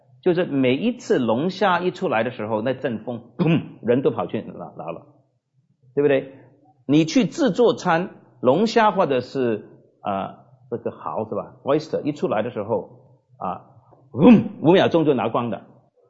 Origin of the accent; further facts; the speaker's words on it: China; 我们中国人这个实际观呢